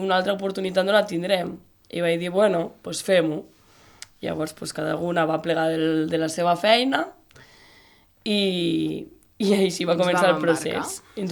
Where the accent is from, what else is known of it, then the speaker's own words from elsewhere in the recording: Catalonia, Spain; Hem nascut aquí, sempre hem viscut aquí, no hem sigut que hem anat a fora ni res, ni molt menys.